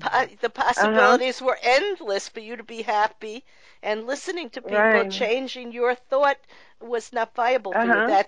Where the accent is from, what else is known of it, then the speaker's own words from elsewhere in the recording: New York, United States; And I'm the same way. I grew up in New York also.